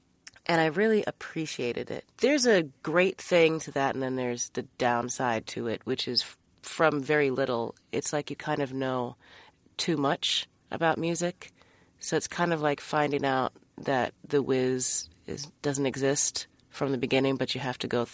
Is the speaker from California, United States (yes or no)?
no; New York, United States; Trust me, I'm a New Yorker, and that's very different. which it is. I absolutely think it is. So I definitely, you know, grew up being very much a Manhattanite, a New Yorker